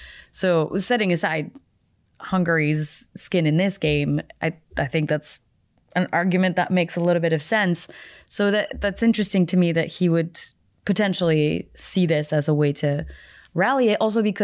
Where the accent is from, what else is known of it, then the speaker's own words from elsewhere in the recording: Belgium; in Leuven, in my home country of Belgium